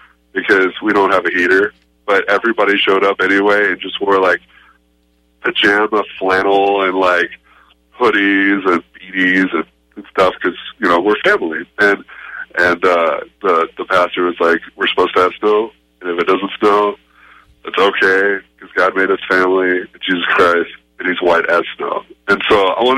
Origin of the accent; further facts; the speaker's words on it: Austin, Texas, United States; I'm originally from Austin, and there's no snow there ever, clearly